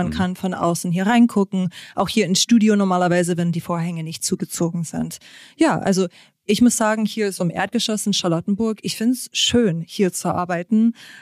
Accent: New York, United States; German is a second language; now in Germany; Upstate New York. Ich komme aus dem Bundesstaat New York.

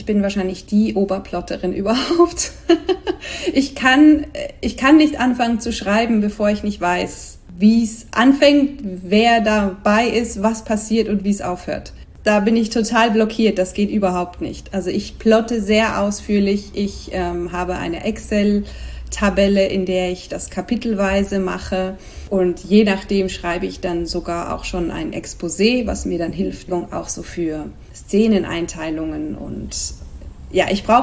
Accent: Switzerland; now in Spain; seit noch ein paar Jahren mehr lebe ich in Spanien, wohin ich gezogen bin aus der Schweiz. Wie man vielleicht manchmal am Akzent hören kann.

